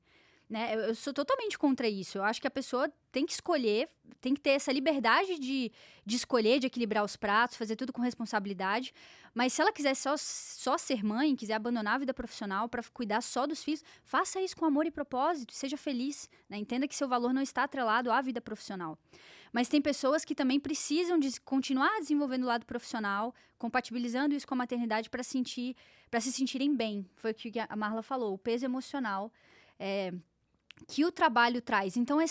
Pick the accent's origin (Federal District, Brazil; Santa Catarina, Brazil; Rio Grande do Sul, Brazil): Federal District, Brazil; Brasília; eu sou de Brasília